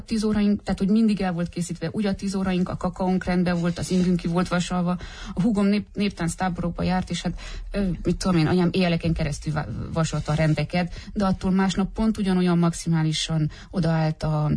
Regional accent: Sovata, Mureș County, Romania; én Szovátán nőttem fel a nagyszüleimnél.

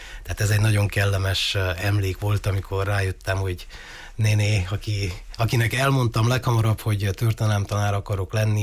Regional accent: Körtefája, Mureș County, Romania; Marosvásárhelyen születtem, és mindig a diákjaimnak is azt szoktam elmondani, hogy nagyon büszke vagyok arra, hogy vidéken születtem, vidéki vagyok, körtefái vagyok pontosabban. Körtefáján születtem, két testvérem van, ott jártam az általános iskolát

